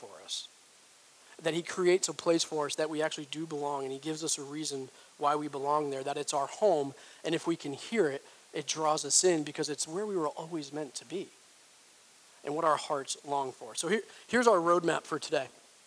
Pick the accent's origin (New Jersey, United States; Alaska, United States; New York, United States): New York, United States; I grew up in New York. I'm a Red Sox fan. Grew up in New York because my family's from Western Massachusetts originally.